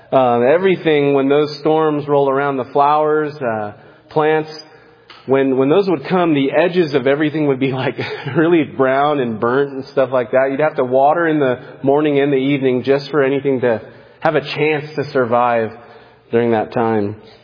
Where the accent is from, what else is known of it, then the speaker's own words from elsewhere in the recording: California, United States; It reminds me of growing up in California. Some of my fellow Californians and would understand that every year we had the Santa Ana winds.